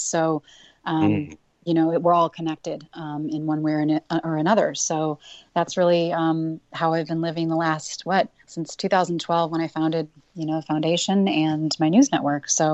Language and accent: English; Chicago, Illinois, United States; I grew up in Chicago, and I was raised by a single mom, and we actually had a family vet